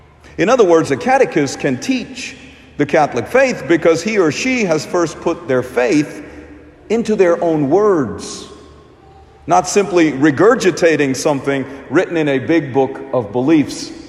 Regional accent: Kerala, India; On one trip to India, we visited my home state of Kerala

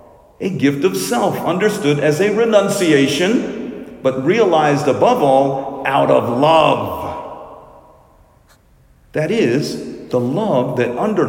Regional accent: India; also born or lived in Little Rock, United States; Growing up in India and later in Little Rock, we were not particularly super devout Catholics.

